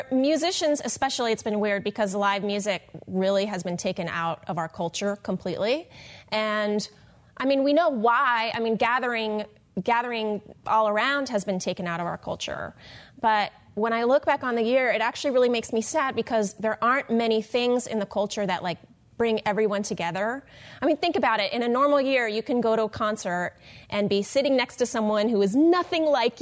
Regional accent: Falls Church, Virginia, United States; moved away as an adult; also born or lived in New York; The short version is, I grew up in Falls Church, Virginia, and I grew up singing in church as a young child, and eventually I grew up and moved to New York.

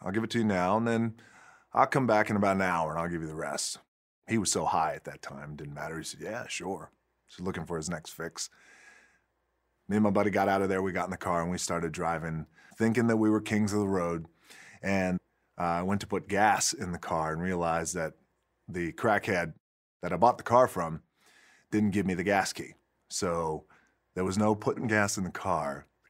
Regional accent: Hawaii, United States; half black and half Samoan, and we had a lot of strong roots in Hawaii. And so I did a lot of my growing up in Hawaii.

